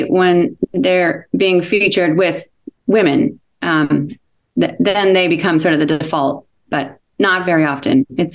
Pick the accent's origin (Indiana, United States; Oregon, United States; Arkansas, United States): Oregon, United States; And I played tennis and was very much involved in athletics. And I grew up in Oregon.